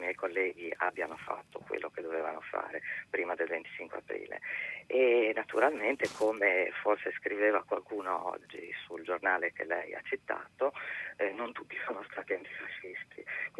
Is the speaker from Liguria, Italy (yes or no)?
yes; Liguria, Italy; Sono ligure, sono un'insegnante che però insegna a Trento.